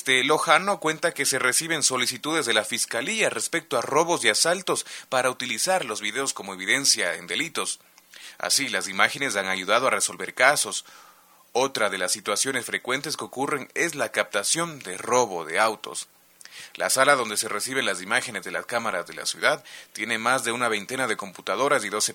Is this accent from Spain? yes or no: no; Quito, Pichincha, Ecuador; Como somos los quiteños.